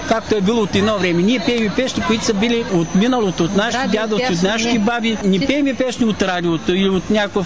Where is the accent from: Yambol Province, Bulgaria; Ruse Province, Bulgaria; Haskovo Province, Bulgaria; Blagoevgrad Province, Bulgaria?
Haskovo Province, Bulgaria; Oryahovo; А, Дунава е далече. От Любимчанската община.